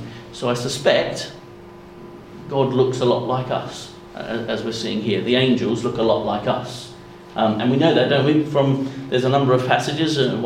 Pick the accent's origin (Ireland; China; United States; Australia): Australia; I come from Australia